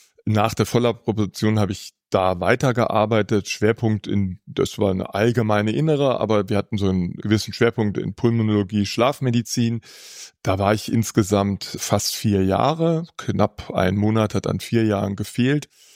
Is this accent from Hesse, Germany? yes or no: yes; Usseln, Hesse, Germany; Mein ehemaliger Nachbar in meinem Heimatdorf Usseln war Hausarzt und das hat mich sehr geprägt.